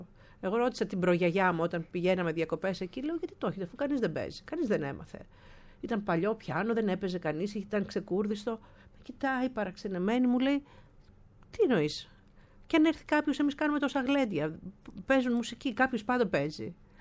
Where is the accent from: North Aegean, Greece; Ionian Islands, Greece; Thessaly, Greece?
Thessaly, Greece; Karditsa; moved away as an adult; Γεννήθηκα και μεγάλωσα στην Καρδίτσα ως 18 χρονών, ποντιακή οικογένεια, η μόνη ποντιακή οικογένεια της Καρδίτσας.